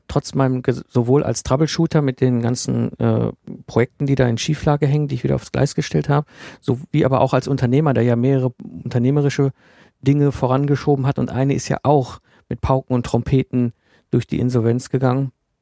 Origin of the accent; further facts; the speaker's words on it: North Rhine-Westphalia, Germany; ich bin im Ruhrgebiet aufgewachsen, zwischen Kohle und Stahl damals noch, das heißt 74er Baujahr